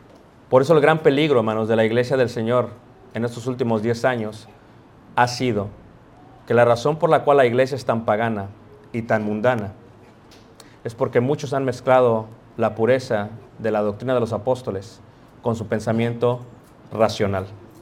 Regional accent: Mexico City, Mexico; Yo crecí en Ciudad de México.

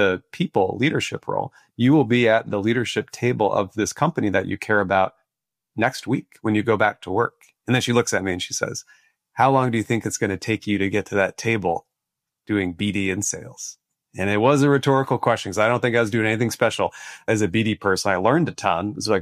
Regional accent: Detroit, Michigan, United States; I come from a family of auto workers. I grew up just outside of Detroit.

